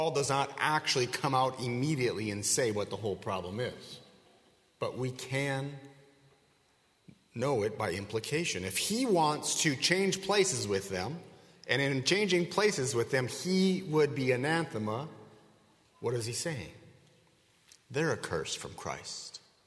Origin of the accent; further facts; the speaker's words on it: Wisconsin, United States; also born or lived in Idaho / Minnesota / Georgia; now in Pittsburgh, United States; you all know I grew up in Wisconsin. And since living in Wisconsin, I lived for a time in Idaho, and I lived for a time in Minnesota, and I lived for a time in Georgia, and I live now in Pittsburgh, Pennsylvania.